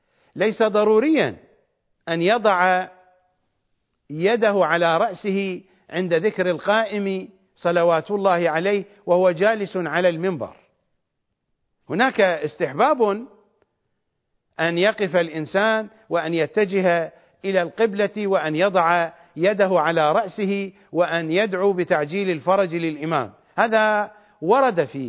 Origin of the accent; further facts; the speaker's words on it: Iraq; accent: Iraqi; كما نقولها بلهجتنا العراقية